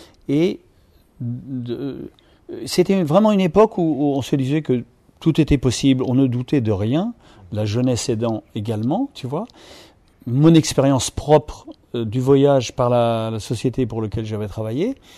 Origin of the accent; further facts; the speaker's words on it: Pays de la Loire, France; born there; Et dans l'ouest de la France, je suis né en Vendée, donc près d'un lieu très très connu, le Puy du Fou.